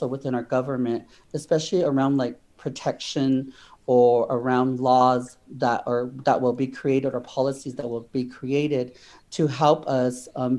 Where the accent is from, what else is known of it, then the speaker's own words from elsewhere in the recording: Navajo Nation, United States; Like, I come from the Navajo Nation, and we have a ban on gay marriage.